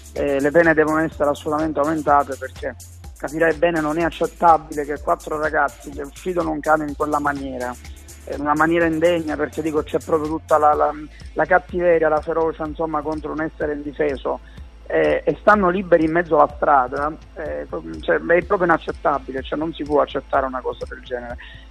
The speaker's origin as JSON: {"language": "Italian", "town": "Trapani", "region": "Sicily", "country": "Italy", "tie": "born or raised there", "said": "qui io sono originario di Trapani, sono siciliano"}